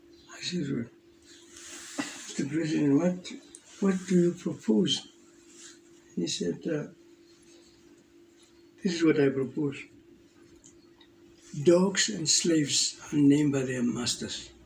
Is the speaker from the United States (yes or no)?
no; Namibia; I said, "No, I come from Southwest Africa."